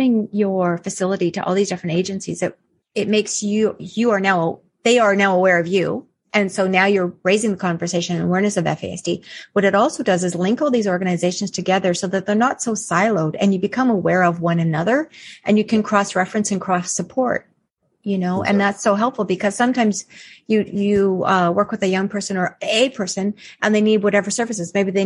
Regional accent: Canada; I'm Canadian. I might do that.

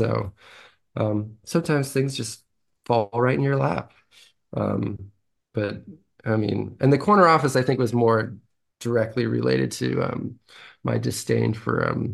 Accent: San Francisco, California, United States; I mean I grew up in San Francisco

